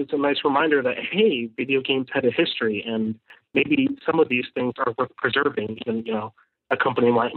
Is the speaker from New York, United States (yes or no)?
yes; Rochester, New York, United States; I'm from Rochester, New York.